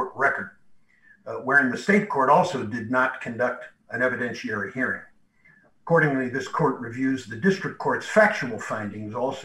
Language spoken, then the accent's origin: English; Dayton, Ohio, United States; I'm from Dayton, Ohio